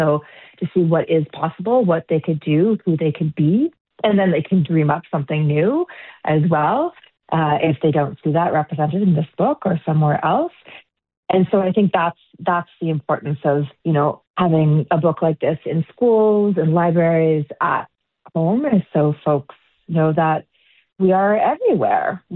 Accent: Sydney, Nova Scotia, Canada; also born or lived in Dartmouth; I was born in Sydney, and I grew up going back and forth between Sydney and Dartmouth. So I'm a Cape Bretoner.

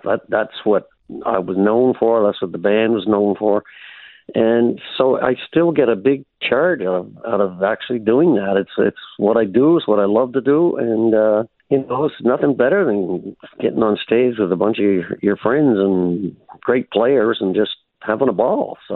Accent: Nova Scotia, Canada; A lot of my songs are based, you know, about growing up in Cape Breton and then traveling other places, right? But, you know, the Cape Breton roots are evident through, especially the early stuff.

